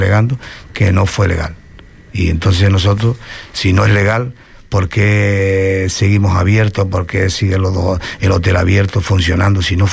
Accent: Canary Islands, Spain; Allí en Madrid ya olvídate, pero coño, somos canarios, joder

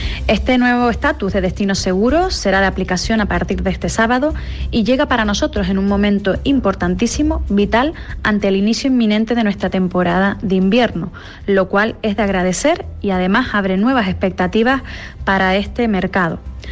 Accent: Canary Islands, Spain; como canaria

